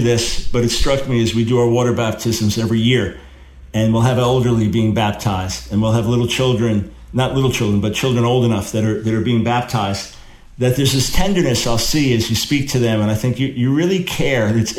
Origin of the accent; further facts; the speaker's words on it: United States; now in Rotterdam, Netherlands; well, I'm in Rotterdam, Holland right now, but as an American, I'll say here in America